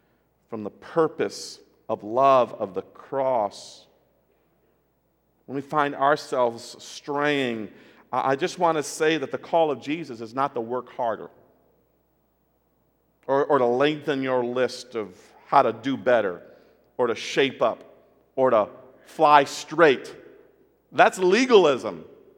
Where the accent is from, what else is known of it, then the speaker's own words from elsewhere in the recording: Taiwan; Growing up in Taiwan, one of the things that I remember so much is that our house